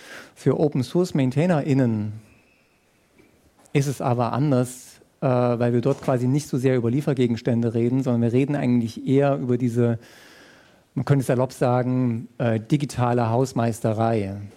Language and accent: German; Dresden, Saxony, Germany; Ich komme aus Dresden, da ist uns letztes Jahr eine Brücke kaputt gegangen.